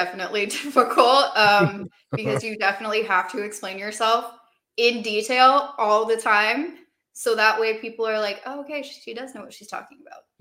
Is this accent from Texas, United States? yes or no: no; California, United States; I'm from the Bay Area, so automatically that's my girl.